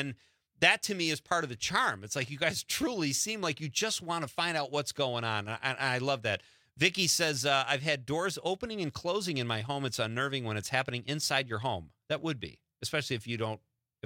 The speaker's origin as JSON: {"language": "English", "town": "Marinette", "region": "Wisconsin", "country": "United States", "said": "I'm like, I'm from Marinette."}